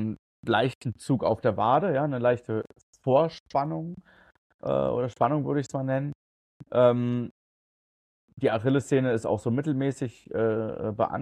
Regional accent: Berlin, Germany; als Berliner, West-Berliner Fußballfan

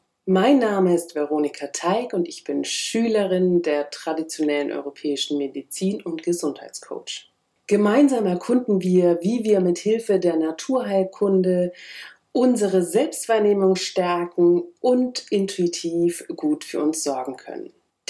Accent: Bavaria, Germany; born there; now in Berlin, Germany; Ich bin 1985 in Oberfranken geboren und lebe inzwischen in Kaulsdorf, Berlin.

